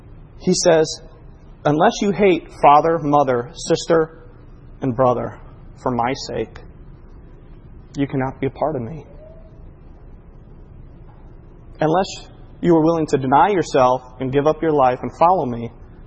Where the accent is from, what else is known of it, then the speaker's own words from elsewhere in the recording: Kankakee, Illinois, United States; As a teenager growing up in Kankakee, I cut people's lawns on Saturdays.